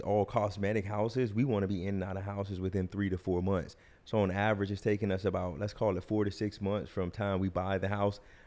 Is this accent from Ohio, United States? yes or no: no; Miami, Florida, United States; We born and raised in Miami.